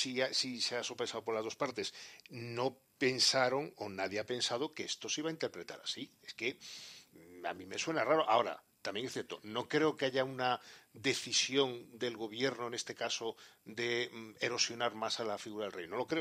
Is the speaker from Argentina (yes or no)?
no; Spain; como periodista y como ciudadano español